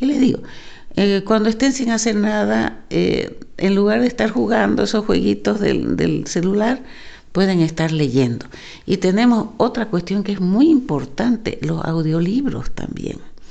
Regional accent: Bolivia; cuando yo era pequeña, en los años 60, yo nací en 1960, en Bolivia solo teníamos radio y lo demás era lectura.

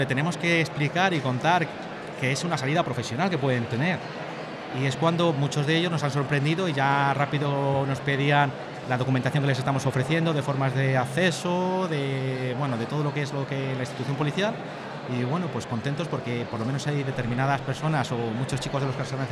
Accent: Salamanca, Castile and León, Spain; Salamanca.

